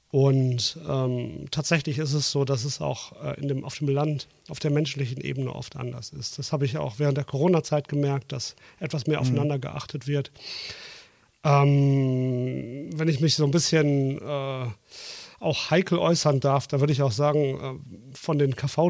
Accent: Dortmund, North Rhine-Westphalia, Germany; Und ich komme ja auch gar nicht selbst vom Land. Ich bin ja Großstädter. Ich komme aus Dortmund. Ab und zu hört man es vielleicht ein bisschen raus.

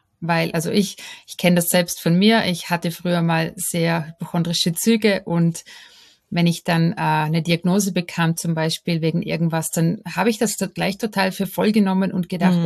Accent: Vorarlberg, Austria; Ich komme aus dem Westen von Österreich, also direkt an der Schweizer Grenze.

